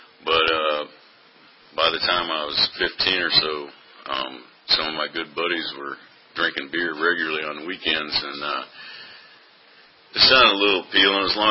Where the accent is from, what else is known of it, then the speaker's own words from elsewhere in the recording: Midwest, United States; I grew up out in the Midwest and started drinking when I was like 14.